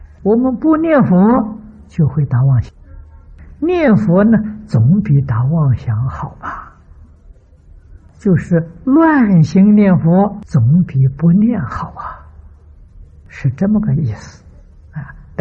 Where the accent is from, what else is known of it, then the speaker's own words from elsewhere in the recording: China; 我们中国人常讲惦记，他心里头真的惦记，时时刻刻都不忘。